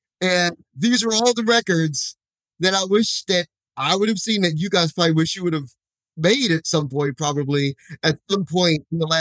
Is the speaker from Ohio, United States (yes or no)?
no; Washington, District of Columbia, United States; I'm from Washington, D.C., so I've known about … for a very long time.